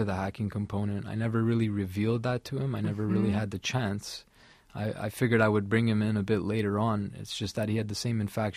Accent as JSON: {"language": "English", "town": "Montreal", "region": "Quebec", "country": "Canada", "said": "Well, I'm from Montreal, Quebec"}